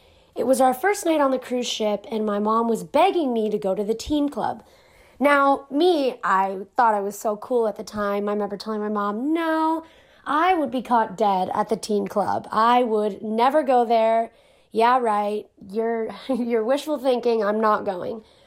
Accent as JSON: {"language": "English", "town": "Palm Beach", "region": "Florida", "country": "United States", "said": "He was from Fort Myers, and I was from Palm Beach. So we lived about 2.5 hours away from each other on the opposite side of the state."}